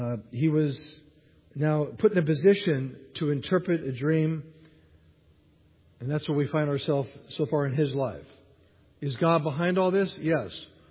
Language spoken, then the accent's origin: English; California, United States; born there; I was born in Northern California, loved sports from a young age